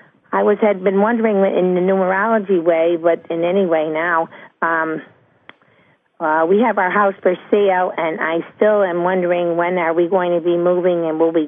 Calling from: Connecticut, United States; I'm calling from Connecticut.

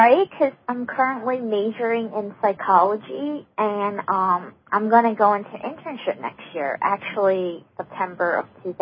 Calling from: New York City, New York, United States; I'm calling from New York City.

